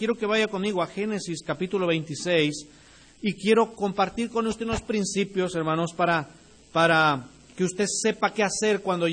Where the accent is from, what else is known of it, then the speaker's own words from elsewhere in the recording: Chiapas, Mexico; Yo soy de Chiapas.